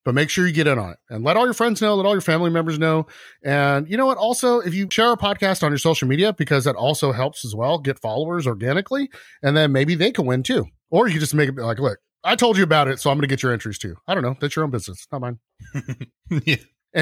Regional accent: Bakersfield, California, United States; We'd go to competitions, but we're from Bakersfield. So it's not like it's LA, but we're from Bakersfield.

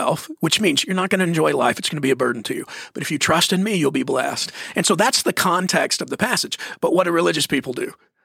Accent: Mesquite, Texas, United States; I grew up in Mesquite, Texas

